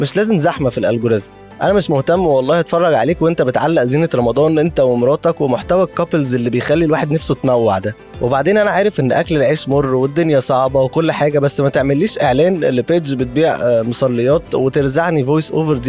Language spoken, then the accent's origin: Arabic; Egypt; وعشان احنا مصريين والمصري دايما طبعا مختلف